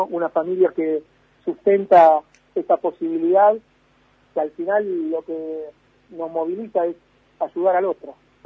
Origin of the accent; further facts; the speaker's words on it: Argentina; Nosotros, primero como argentinos, segundo como sanitaristas